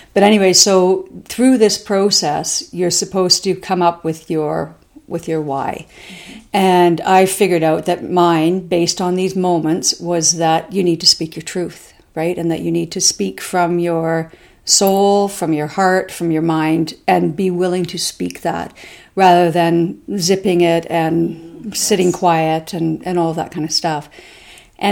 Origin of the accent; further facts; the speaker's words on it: Kamloops, British Columbia, Canada; now in Victoria, Canada; So I grew up in Kamloops until I was about 15, and then our family moved to Victoria, and I finished high school and did my undergrad here.